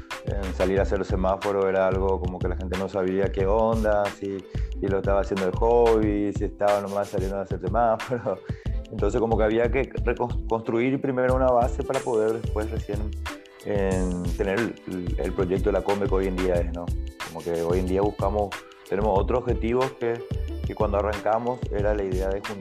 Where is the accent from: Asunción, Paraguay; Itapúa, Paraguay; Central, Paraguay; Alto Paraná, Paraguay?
Alto Paraná, Paraguay; Ciudad del Este; yo soy acá de Ciudad del Este, que es el interior de Paraguay